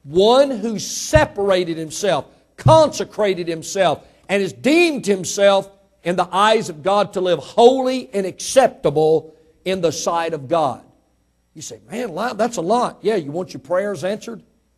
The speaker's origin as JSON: {"language": "English", "region": "Mississippi", "country": "United States", "tie": "born there", "said": "Now, I was born in Mississippi, so I might have some shame there, but not much. I got, amen, I got to Texas as quick as possible."}